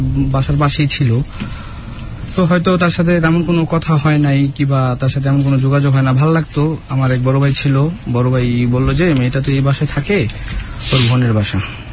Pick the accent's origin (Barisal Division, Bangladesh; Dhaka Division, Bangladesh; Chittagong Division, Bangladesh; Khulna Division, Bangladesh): Chittagong Division, Bangladesh; Chandpur; আমার জন্ম চাঁদপুর শহরেই, ছোটবেলা থেকে ওই জায়গায় আমার বেড়ে ওঠা পড়াশোনা। তো একটা সময় পড়াশোনা প্রাইমারি মানে চাঁদপুর থেকে আমার পড়াশোনা শুরু।